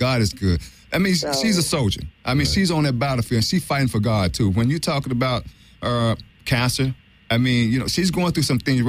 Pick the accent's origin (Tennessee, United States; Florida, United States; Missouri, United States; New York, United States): Tennessee, United States; Memphis; And I said, well, hey, I'm Mr. Tennessee. I'm from Memphis.